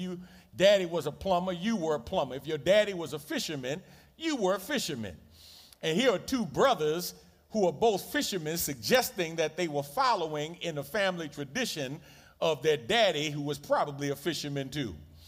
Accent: New York, United States; I said, I'm from New York, and, you know, there's a lot of Chinese people in New York and a lot of first-generation Chinese people, a lot of immigrants.

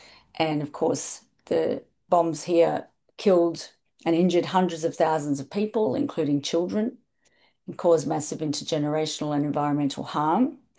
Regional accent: Australia; my home country of Australia

